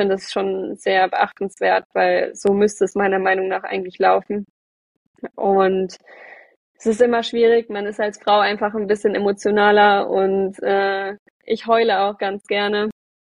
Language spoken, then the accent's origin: German; Schmallenberg, North Rhine-Westphalia, Germany; Ich komme ja aus dem Sauerland. Und werde auch von meiner Heimatstadt Schmallenberg gesponsert.